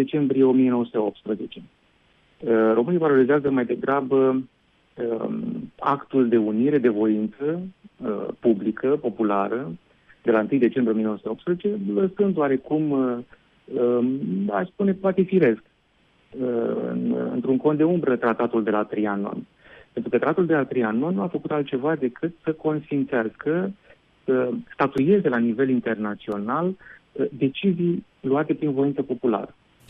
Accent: Romania; Acum, ca român, sigur că tratatul în sine are o valoare mai mică din punctul meu de vedere

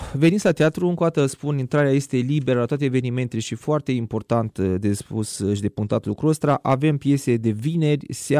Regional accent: Iași, Iași County, Romania; sunt din Iași, ca să mă mai dau din casă

